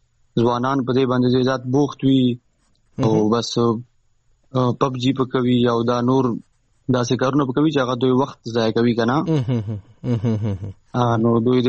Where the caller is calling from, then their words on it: Sialkot, Punjab, Pakistan; لکه مروت نه دا محل د سیالکوټ نه پلان ما